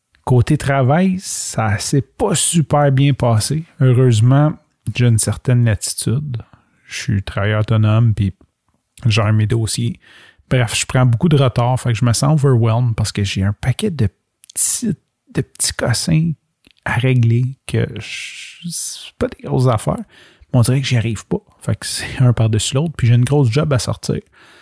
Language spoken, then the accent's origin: French; Montreal, Quebec, Canada; moi, je m'en fous parce que j'ai été élevé à Montréal-Nord.